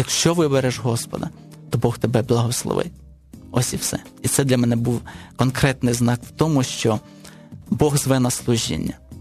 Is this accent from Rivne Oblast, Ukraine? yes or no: yes; Stepan, Rivne Oblast, Ukraine; Я уявляв, що я приїду до себе в Степань, бо я з СМТ Степань на Рівненщині, туди в селище